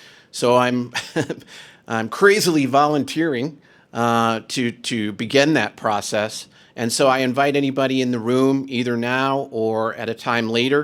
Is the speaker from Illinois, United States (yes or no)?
yes; Chicago, Illinois, United States; I grew up in Chicago. I ran a business in Schaumburg for about a decade.